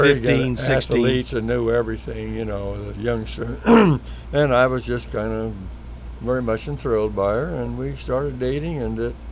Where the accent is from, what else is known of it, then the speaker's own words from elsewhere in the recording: Clarinda, Iowa, United States; Well, I grew up in Clarinda, Iowa, down in the southwest portion.